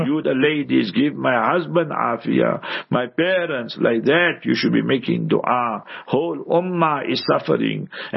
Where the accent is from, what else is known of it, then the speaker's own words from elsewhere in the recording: Heidelberg, Gauteng, South Africa; So I was born in the African location. You understood? In Heidelberg, our shop, our house, and surrounded by the Africans and that.